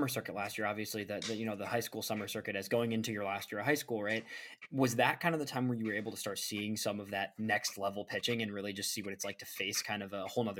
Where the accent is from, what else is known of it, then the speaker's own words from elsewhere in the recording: Illinois, United States; I think Illinois, I mean, I grew up in Illinois playing in that, you know, baseball